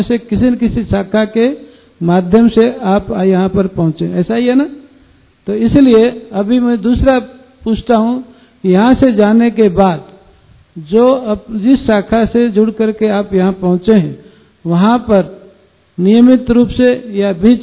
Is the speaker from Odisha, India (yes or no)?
yes; Odisha, India; क्योंकि मैं जगन्नाथ भूमि से बिलोंग करता हूं